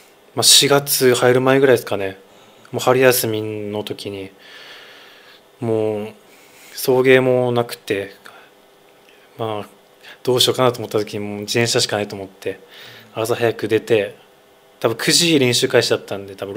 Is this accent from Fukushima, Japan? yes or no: yes; Fukushima, Japan; 自分はもう地元で育って、地元でプロにならせてもらったので、まあ、去年福島で2軍でいわきで投げさせてもらって